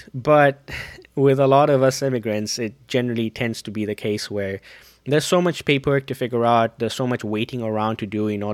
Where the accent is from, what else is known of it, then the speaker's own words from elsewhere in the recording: Zambia; we grew up together in Zambia